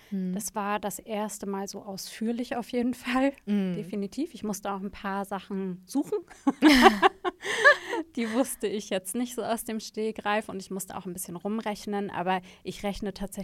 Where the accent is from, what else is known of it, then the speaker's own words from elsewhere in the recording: Schleswig-Holstein, Germany; Ich bin 36 Jahre alt. Ich komme aus der Flensburger Ecke, bin alleinerziehende Mama